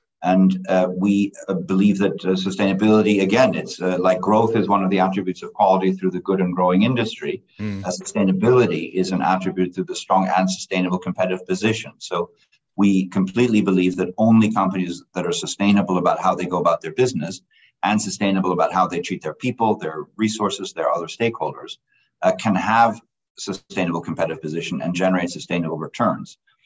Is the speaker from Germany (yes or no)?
yes; Germany; I grew up in Germany during the Cold War. I used to carry a wallet with me that said made in West Germany, because that's where I grew up.